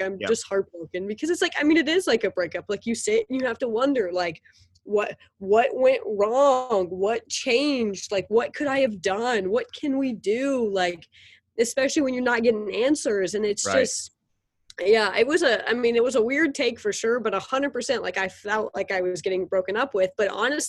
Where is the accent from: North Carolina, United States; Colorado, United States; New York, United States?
North Carolina, United States; Winston-Salem; And I grew up in the Winston-Salem area where Wake Forest is.